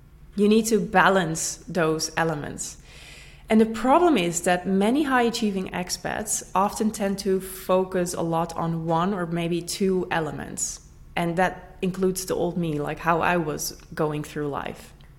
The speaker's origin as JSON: {"language": "English", "country": "Netherlands", "also_born_or_lived": "Brasilia, Brazil", "second_language": "English", "said": "And this is when I moved back home from Brasilia to the Netherlands."}